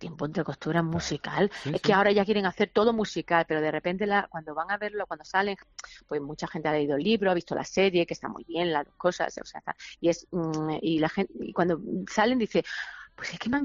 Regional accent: Málaga, Andalusia, Spain; te quiero decir que no somos dos malagueños, somos tres.

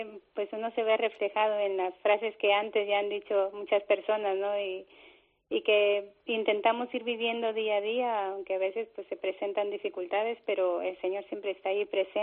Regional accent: Guatemala; now in Spain; cuando cumplí 15 años más o menos, fueron unas hermanas de aquí de España a fundar a mi pueblo

